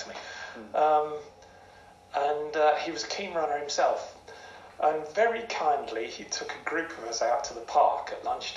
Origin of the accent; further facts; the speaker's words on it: Hornsea, Yorkshire and the Humber, United Kingdom; I grew up in a town called Hornsey on the east coast of Yorkshire.